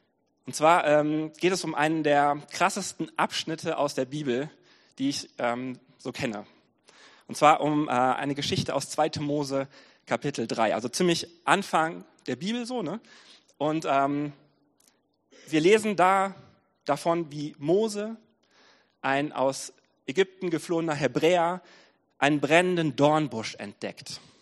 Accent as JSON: {"language": "German", "town": "Wiehl", "region": "North Rhine-Westphalia", "country": "Germany", "said": "wir kommen so aus Wiel, Oberberg unten"}